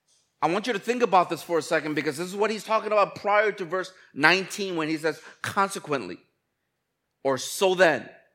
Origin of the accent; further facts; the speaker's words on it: United States; for me, growing up in the States, that was normal.